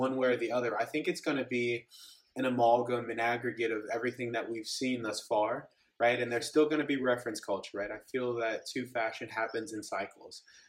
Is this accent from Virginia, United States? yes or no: no; Chicago, Illinois, United States; I'm from Chicago, and people are like, well, you don't have an accent.